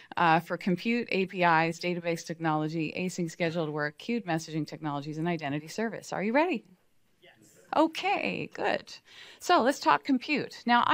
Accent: San Diego, California, United States; I'm here from San Diego, but actually on my way through Monterey and then here.

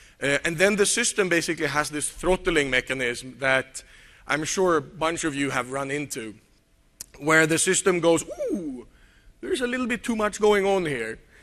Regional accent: Sweden; English is a second language; And I'm from Sweden, so irony is the only kind of humor we have.

